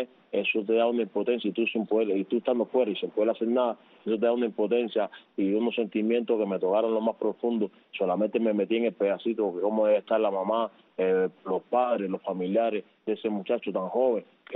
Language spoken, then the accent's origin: Spanish; Cuba; nosotros somos los primeros que debemos de darles el apoyo a nuestros paisanos cubanos